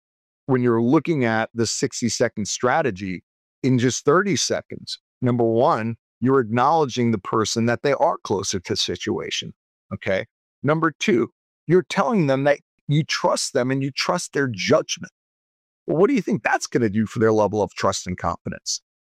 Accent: New York, United States; Now, guys, I'm from New York. I speak fast.

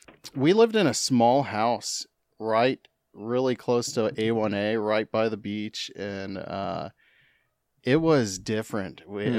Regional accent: Kentucky, United States; also born or lived in Florida; I was born in Florida, Central Florida, and then raised in Kentucky, outside Louisville.

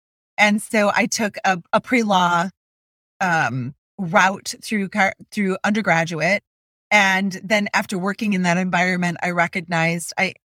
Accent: Michigan, United States; We moved to Michigan, which is my hometown and our home state and yours as well.

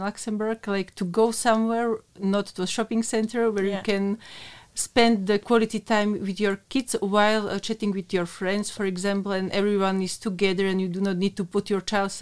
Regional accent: Slovakia; From Slovakia.

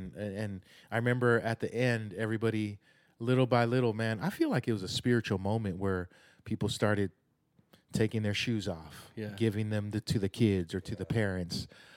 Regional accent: Tennessee, United States; growing up in America in a place like Middle Tennessee, where I'm thankful we live here

